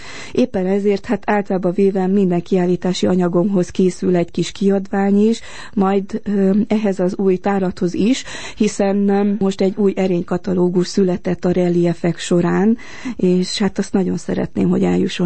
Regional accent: Corund, Harghita, Romania; hiszen székely vagyok, Korondról származom

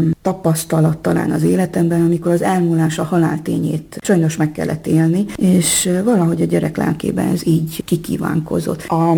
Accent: Korond, Transylvania, Romania; now in Hungary; Itt az anyaországban, Budapest szívében, és Erdélyben pedig, hát a Székelyföld szívében, Korondon. Úgyhogy mégiscsak szerencsés vagyok, hiszen Magyarország a hazám, és Erdély a szülőföldem, az édesanyám.

